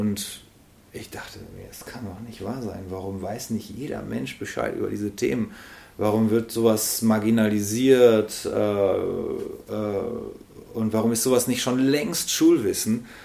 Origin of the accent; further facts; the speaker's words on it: Wuppertal, North Rhine-Westphalia, Germany; also ich habe französische Wurzeln, aber deutschen Papa und französische Mama, aber in Wuppertal geboren.